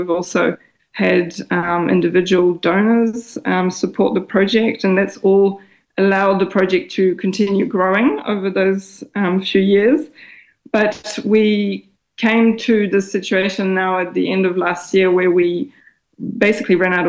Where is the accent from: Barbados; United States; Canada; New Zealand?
New Zealand; now in Paris, France; I'm based in Paris in France, where I was born. I grew up in New Zealand, but I was born here.